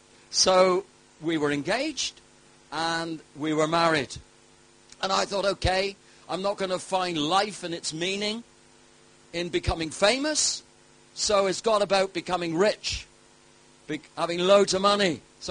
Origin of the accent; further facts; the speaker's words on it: Penryn, South West England, United Kingdom; accent: Cornish; I'm a Cornishman, through and through, if you haven't heard the accent. A Penrhynian, up the Burgh. I grew up on Park and Gew Farm, which was an old farmhouse down behind Penryn Rugby Club